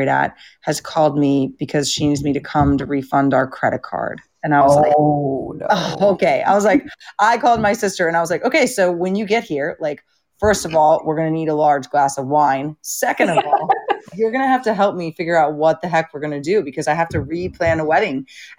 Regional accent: St. Louis, Missouri, United States; We're military. So I'm from St. Louis, Missouri, and he's from around Atlanta, Georgia area.

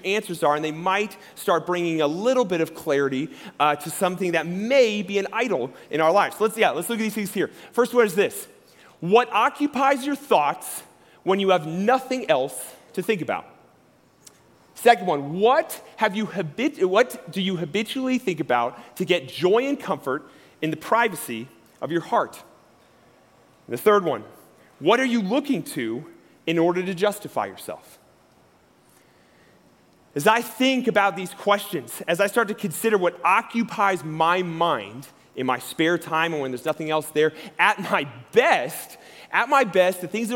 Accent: Ohio, United States; now in Colorado, United States; I grew up in Ohio, and I love just like that I get to live in Colorado.

